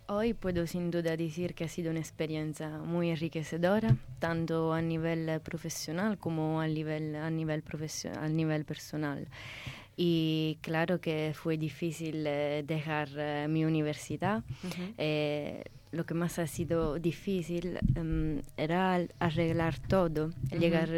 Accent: Italy; Spanish is a second language; sin duda me siento una ciudadana italiana, pero también una ciudadana del mundo

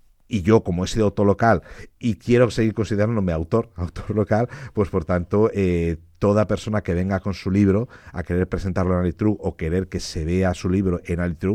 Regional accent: Elche, Valencian Community, Spain; que soy de aquí de Elche, que he escrito este libro

